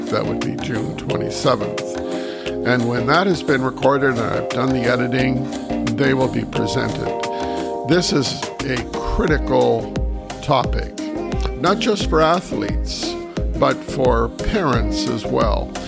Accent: Grand Bend, Ontario, Canada; back in my hometown, well, where I live now, in Grand Bend, Ontario

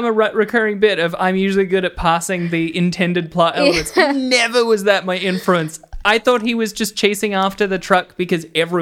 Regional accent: Australia; I have no concept as an Australian of whether it was like lovingly made by Mexicans

